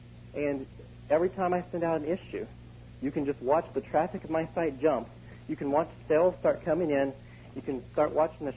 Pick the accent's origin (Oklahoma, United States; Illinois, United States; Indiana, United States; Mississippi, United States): Indiana, United States; Hagerstown; I'm from Hagerstown, Indiana, which is a tiny, small country town. We live out in the country here.